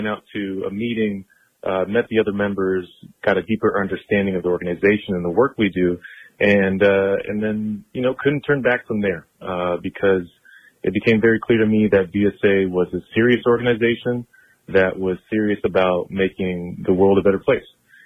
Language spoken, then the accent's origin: English; Tampa, Florida, United States; Yeah, so I grew up in Tampa. I'm local here, lived here most of my life.